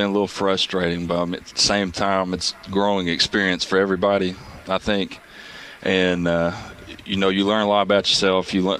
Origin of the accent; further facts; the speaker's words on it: Knoxville, Tennessee, United States; I came from East Tennessee. This is my actual first year being in Middle Tennessee area. Originally, I'm from Knoxville